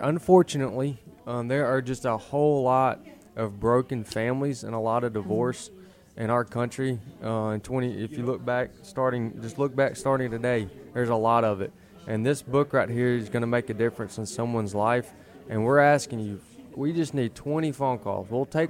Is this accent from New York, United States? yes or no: no; Mississippi, United States; I'm from Mississippi, so